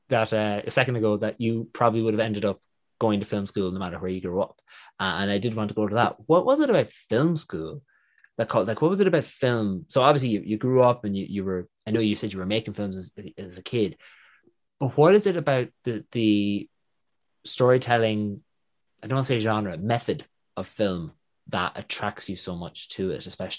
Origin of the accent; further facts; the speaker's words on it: Connacht, Ireland; accent: Leitrim; I hate losing my Leitrim accent, which is where I'm from, and it's merging into this Dublin accent because that's what I hear all the time.